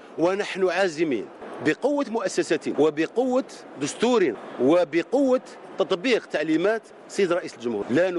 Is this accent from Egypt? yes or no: no; Algeria; هذه الطريقة الوحيدة التي تجعلنا كجزائريين حافظ على كل هذه المكاسب التي تحصلنا عليها إلى يومنا هذا كجزائريين